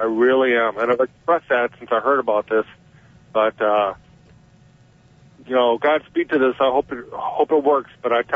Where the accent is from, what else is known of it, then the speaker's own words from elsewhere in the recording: Madison, Wisconsin, United States; now in Augusta, United States; I was born and raised in the Madison area. Moved to Augusta in 2006 because I wanted to get away from the hustle and bustle